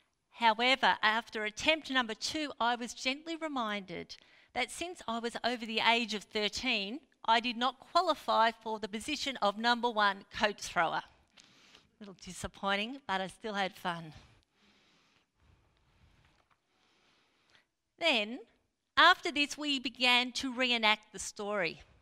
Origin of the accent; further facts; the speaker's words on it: Victoria, Australia; Now, this is strange, as I grew up in the Mallee, surrounded by Mallee scrub.